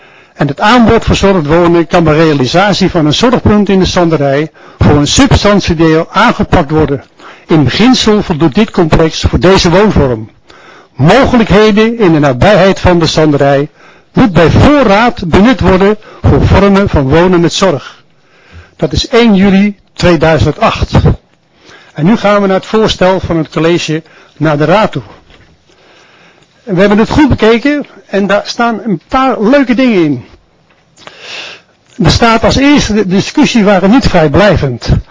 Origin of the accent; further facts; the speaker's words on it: Schoorl, North Holland, Netherlands; Ik kwam uit het Schorlse van 1967.